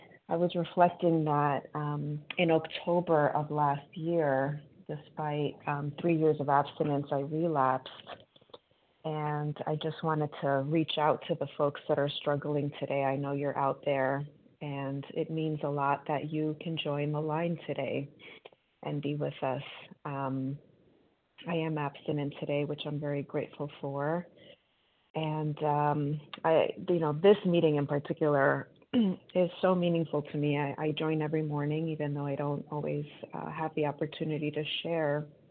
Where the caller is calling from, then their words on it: Queens, New York, United States; I'm calling from New York in Queens.